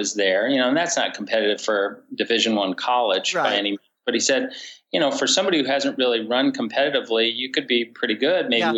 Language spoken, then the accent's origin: English; Greeley, Colorado, United States; moved away as an adult; now in Boston, United States; I was born in Greeley, Colorado. I lived a lot of my youth and grew up in Colorado. I now live in Boston, in the Boston area.